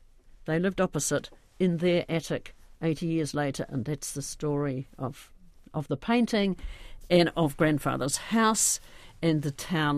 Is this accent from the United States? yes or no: no; New Zealand; as a New Zealander, bring it home in my pack, as you do.